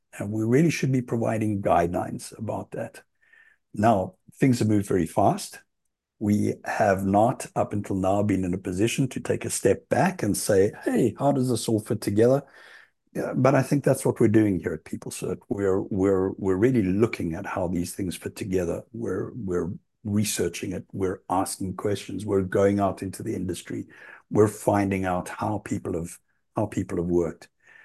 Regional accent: South Africa; accent: South African; now in United States; And I know my accent isn't very American here, and it's South African for those who don't know me. But you know, I've been here long enough since the late 90s, early 2000s.

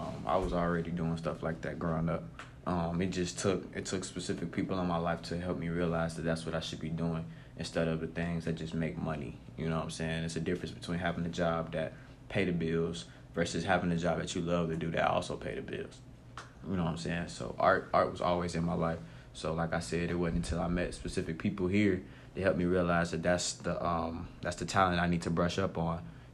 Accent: Chicago, Illinois, United States; I'm from Chicago, Illinois, Southside, of course.

